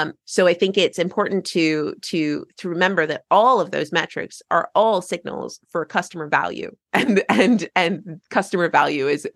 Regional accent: United States; now in England; like I'm American and living in England

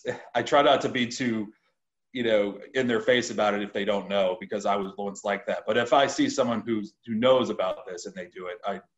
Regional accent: United States; I'm from the United States, so that's what we know.

